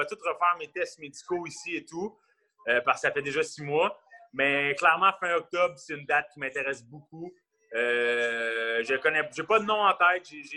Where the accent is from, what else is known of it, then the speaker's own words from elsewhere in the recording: Quebec, Canada; accent: Quebec; c'est sûr que je vais toujours garder ma petite touche québécoise, puis mon petit accent